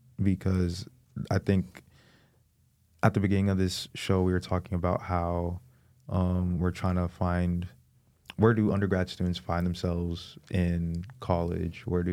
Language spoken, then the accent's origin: English; San Diego, California, United States; I was born and raised in San Diego, you know, I think I'm technically like a third generation San Diegan